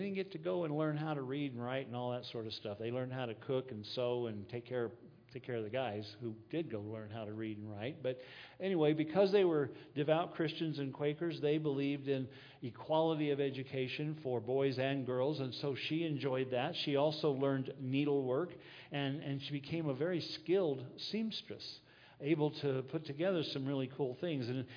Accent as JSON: {"language": "English", "region": "Texas", "country": "United States", "tie": "born or raised there", "lives_now": "New Mexico, United States", "said": "I don't know about you guys, but I grew up in Texas and then New Mexico."}